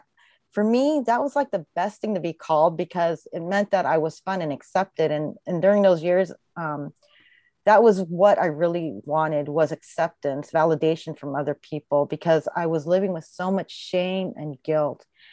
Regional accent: Philippines; And being Asian, it was so instilled, or being Filipino, it was so instilled to have education as your priority.

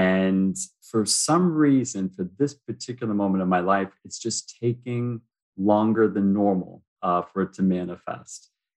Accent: United States; now in Toronto, Canada; I'm American, but I live in Toronto.

